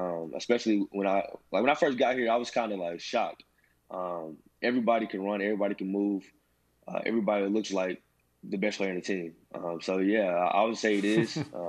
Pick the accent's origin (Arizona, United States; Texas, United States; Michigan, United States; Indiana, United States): Texas, United States; Houston; now in Miami, United States; But I'm a Houston boy. I'm from Texas. I miss Whataburger every single day out there.